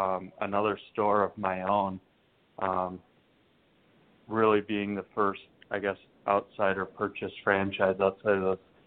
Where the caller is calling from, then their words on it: Austin, Texas, United States; I'm down in Austin, Texas.